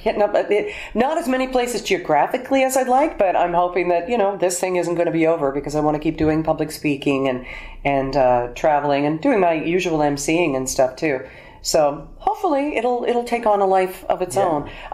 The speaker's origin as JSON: {"language": "English", "region": "Alberta", "country": "Canada", "tie": "born there", "also_born_or_lived": "Toronto", "said": "I was born in Alberta. The West has always had a great call for us both."}